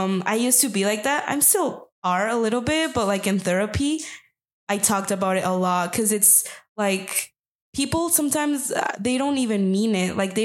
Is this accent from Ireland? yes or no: no; Mexico; also born or lived in Eugene, Oregon, United States; I was born in Eugene, Oregon. Mm-hmm. So for me, I think I don't feel that way because I lived my whole life in Mexico and I just moved. So I lived in Eugene until I was like 7 years old. And then we moved to Mexico